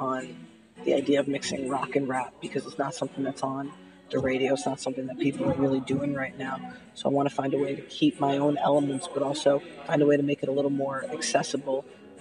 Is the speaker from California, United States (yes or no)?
no; New York City, New York, United States; I'm from New York City.